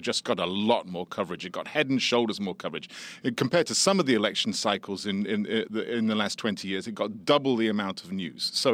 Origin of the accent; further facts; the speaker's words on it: England, United Kingdom; now in United States; I'm born and bred in England, and I fled to the Statue of Liberty in the mid 70s.